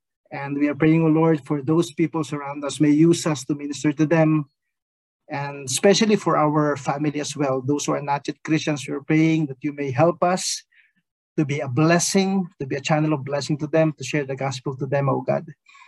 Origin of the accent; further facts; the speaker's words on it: Philippines; first language Tagalog; English is a second language; coming from a country where you only speak Tagalog. Because in the Philippines, in my hometown, we only use Tagalog.